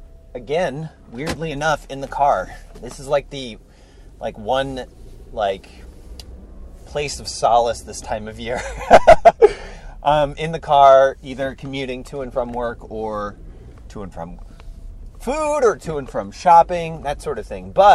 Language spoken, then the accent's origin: English; Texas, United States; Okay, so I grew up in Texas, which, again, doesn't get traditionally cold.